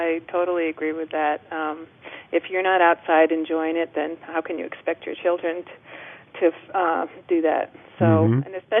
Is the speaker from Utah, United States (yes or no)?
yes; Park City, Utah, United States; it helps growing up in Park City because so many people are that way as well. It's a very outdoor community.